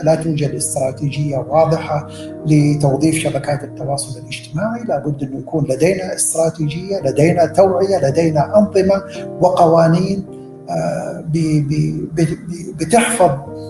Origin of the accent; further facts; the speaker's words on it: Saudi Arabia; كل الأمور هذه بتعطي انطباع جيد عننا كسعوديين وعن المملكة العربية السعودية.